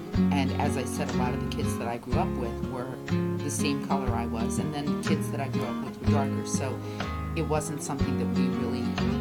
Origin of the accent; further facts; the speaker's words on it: Philadelphia, Pennsylvania, United States; because we had the really great luxury of growing up in Mount Airy. And if you know anything about Mount Airy, what you know is that it was nationally one of the first integrated neighborhoods in the United States